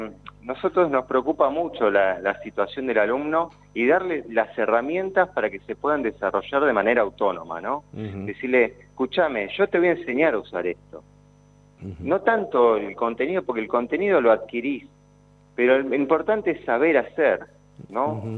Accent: Lavallol, Buenos Aires Province, Argentina; Soy de acá de Lavallol, soy de acá del conurbano.

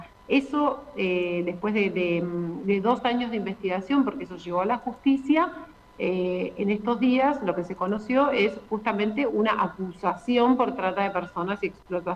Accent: Bellavista, Buenos Aires Province, Argentina; Yo crecí en Bellavista, provincia de Buenos Aires, donde el Opus Dei tiene mucha presencia

